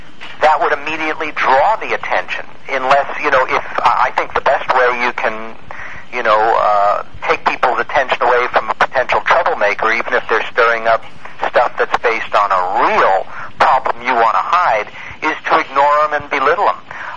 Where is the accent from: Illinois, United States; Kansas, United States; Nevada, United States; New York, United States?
New York, United States; Long Island; born or raised there